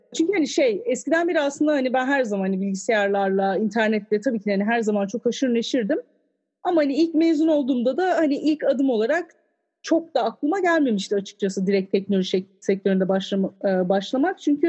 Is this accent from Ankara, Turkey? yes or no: yes; Ankara, Turkey; Şimdi ben doğma büyüme Ankaralıyım aslında. Hani 30 küsür sene Ankara'da yaşadıktan sonra